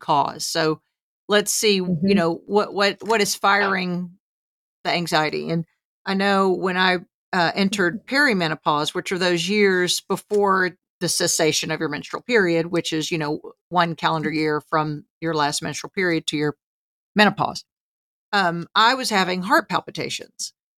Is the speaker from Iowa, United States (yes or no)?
no; Newark, New Jersey, United States; born there; I told her I was born in Newark.